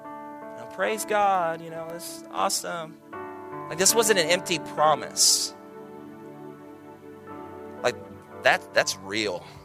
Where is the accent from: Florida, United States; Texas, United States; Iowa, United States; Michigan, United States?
Texas, United States; I'm from Texas, and so I had like 3 people there out of the hundreds of people